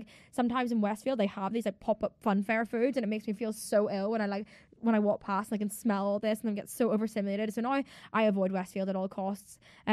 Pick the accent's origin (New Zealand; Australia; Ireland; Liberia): Ireland; now in London, United Kingdom; because I'm from Ireland.